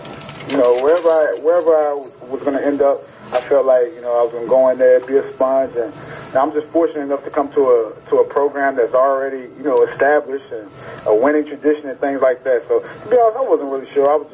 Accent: Hampton, Virginia, United States; growing up in the Hampton, Virginia area, you know, we watched the Washington Redskins

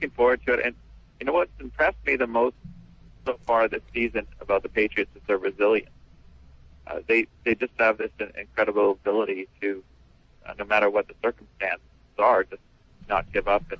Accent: Vancouver, British Columbia, Canada; Yeah, no, I'm from Vancouver, but I flew in yesterday.

